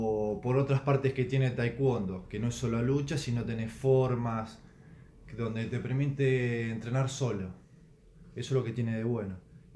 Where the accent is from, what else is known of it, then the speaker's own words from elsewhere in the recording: La Pampa, Argentina; El tema de la pandemia me obligó a quedarme acá en La Pampa, en mi pueblo